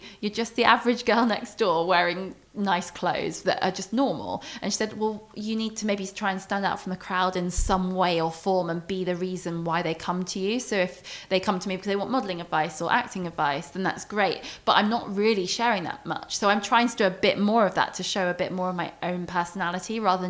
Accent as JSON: {"language": "English", "region": "South East England", "country": "United Kingdom", "said": "because I'm from Surrey."}